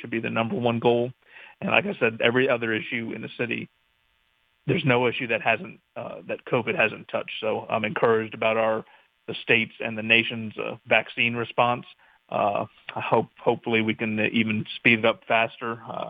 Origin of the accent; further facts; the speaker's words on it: Milford, Delaware, United States; I was born and raised in Milford, about 20 miles down the road, and went to college at University of Delaware up in Newark.